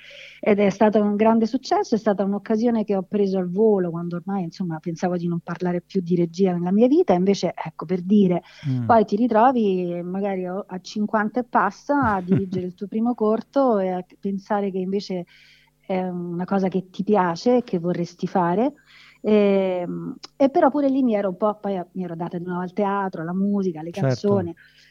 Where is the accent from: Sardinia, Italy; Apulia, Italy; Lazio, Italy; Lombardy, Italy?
Lazio, Italy; Rome; lo stesso quando io dicevo sono del Quadraro, pur magari non sapendo che cosa fosse il Quadraro a Roma